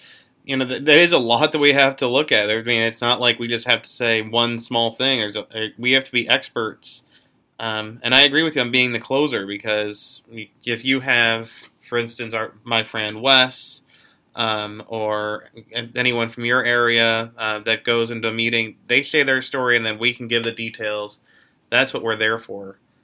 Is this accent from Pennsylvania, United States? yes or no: yes; Pittsburgh, Pennsylvania, United States; Well, I'm from Pittsburgh, so we'll call it a fair trade.